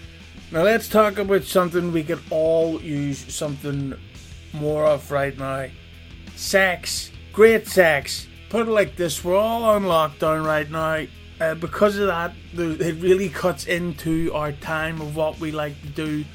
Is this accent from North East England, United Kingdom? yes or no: no; Belfast, Northern Ireland, United Kingdom; I'm from Belfast